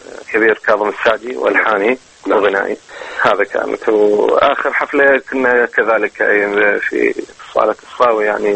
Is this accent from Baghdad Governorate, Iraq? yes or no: yes; Baghdad, Baghdad Governorate, Iraq; لا أنا من بغداد وأصلي من العمارة